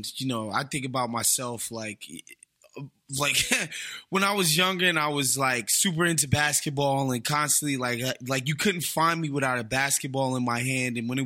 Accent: East Coast, United States; that was sort of the mentality and the ethos growing up on the East Coast, particularly as a guy who just was obsessed with basketball.

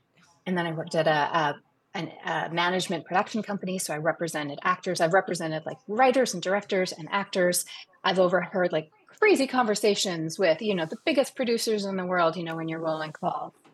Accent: Canada; You just think as a Canadian, you know, most people in the States are like, oh, you're Canadian.

